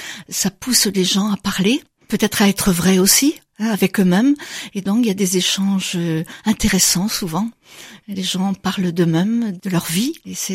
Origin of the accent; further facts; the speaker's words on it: Le Folgoët, Brittany, France; born there; bon, je suis née au Folgoat